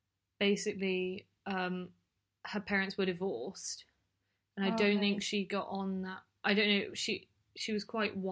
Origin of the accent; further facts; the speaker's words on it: United Kingdom; which, I'm British, but that is still pretty impressive.